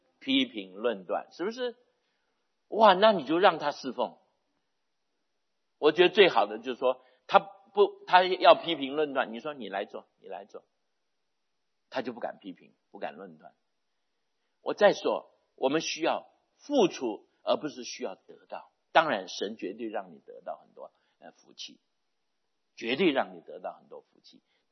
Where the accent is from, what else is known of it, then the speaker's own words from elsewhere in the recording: China; 但是我们中国人比较节省